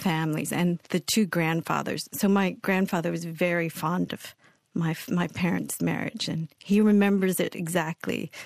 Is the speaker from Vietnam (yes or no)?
yes; Binh Hoa, Binh Duong, Vietnam; Well, I grew up in Binh Hoa, and it's a very Catholic town. It's about 20 some minutes outside of Saigon, which is Ho Chi Minh City now.